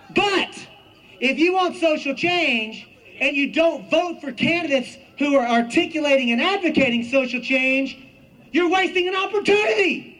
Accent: Texas, United States; I'm from Texas, and I'm here to make amends.

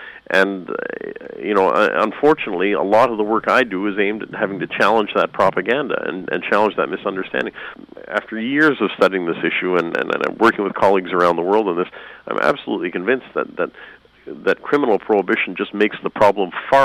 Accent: Canada; as a Canadian, I do not want to adopt the values of the U.S. government in Canada, and so I fear that just as a Canadian national.

